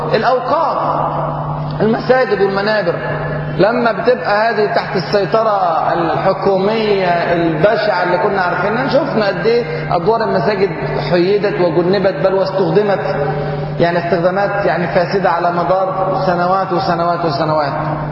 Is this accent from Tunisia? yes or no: no; Egypt; ده احنا عندنا في مصر كمان رحمه شويه